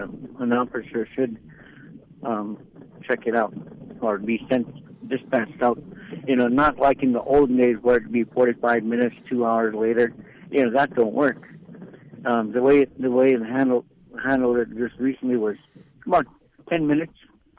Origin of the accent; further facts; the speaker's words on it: Bethel, United States; Yeah, beautiful downtown Bethel. That's my hometown, you know